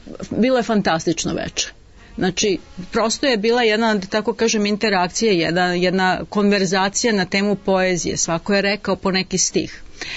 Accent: Belgrade, Serbia; učestvovala sam na sajmu knjiga kod nas u Beogradu, na Oktobarskom salonu.

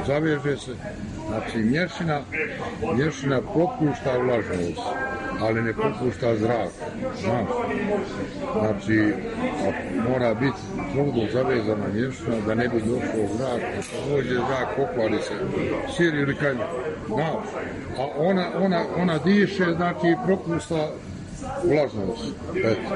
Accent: Gacko, Republika Srpska, Bosnia & Herzegovina; Ja sam rodom tamo od Gacka, selo je do Izbori. 100 km je davde.

